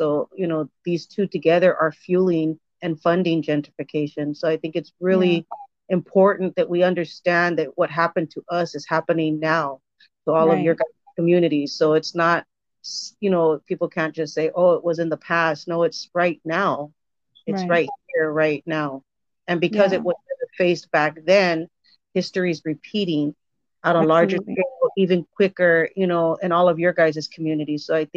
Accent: Los Angeles, California, United States; I grew up in Echo Park

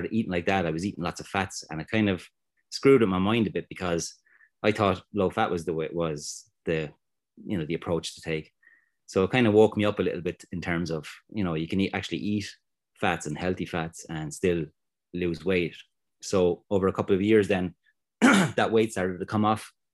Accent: Waterford, Munster, Ireland; Yeah, so I'm from Waterford in Ireland. It's like southeast of Ireland. It's very seasonal.

